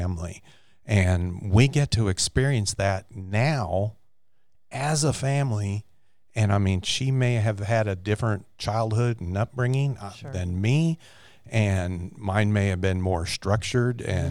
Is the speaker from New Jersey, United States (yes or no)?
no; California, United States; moved away; I was raised in California. I was born in California, and I moved to the Midwest, 1975, something like that. But in California, I was raised in a Catholic home, and we were good Catholics.